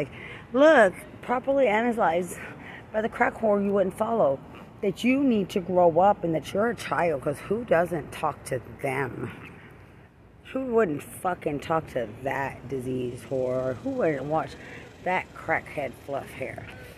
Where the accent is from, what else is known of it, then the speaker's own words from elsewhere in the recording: Lubbock, Texas, United States; I'm from Lubbock. We're not children.